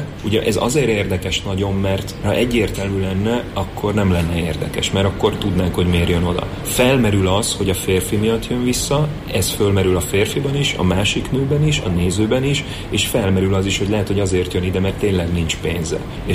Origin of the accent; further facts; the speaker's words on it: Hungary; Tehát én Magyarországon születtem, egy magyar rendező vagyok, Németországban is egy magyar rendező vagyok.